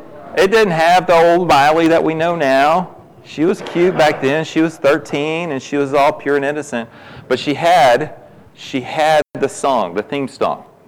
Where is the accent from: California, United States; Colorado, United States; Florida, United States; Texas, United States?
Texas, United States; Duncanville; We also have a campus at Duncanville, which is my hometown, which is pretty awesome